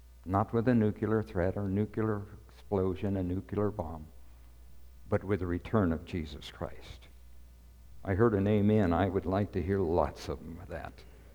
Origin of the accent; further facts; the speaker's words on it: Oregon, United States; When I was young, a young boy, I grew up in the Willamette Valley up there. I'm a native Oregonian.